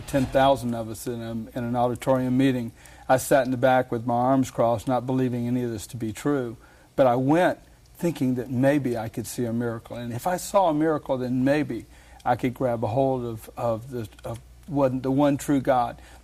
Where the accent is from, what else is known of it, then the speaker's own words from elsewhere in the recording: Jacksonville, Florida, United States; And I said, yes, I am from Jacksonville. That's where I'm living right now.